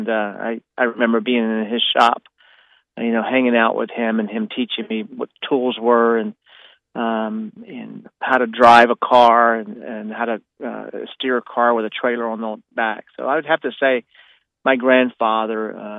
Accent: Columbia, South Carolina, United States; Well, Danny, I actually grew up in Columbia, South Carolina. I was born there in 1965, and actually kind of a large family.

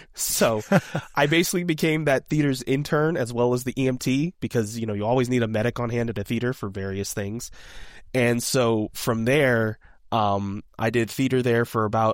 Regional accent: Virginia, United States; the schools in the state, which I'm from Virginia, they don't really have true filmmaking film schools

